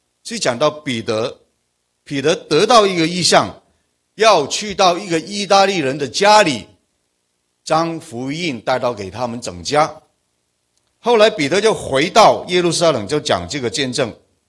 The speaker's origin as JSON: {"language": "Chinese", "region": "Guangdong", "country": "China", "said": "我是广东人，广东话是不是方言啊？"}